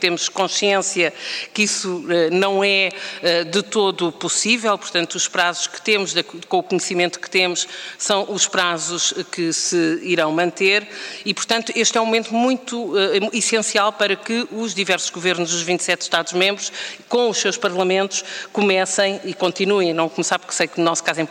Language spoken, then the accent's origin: Portuguese; Portugal; nós, desde logo, enquanto portugueses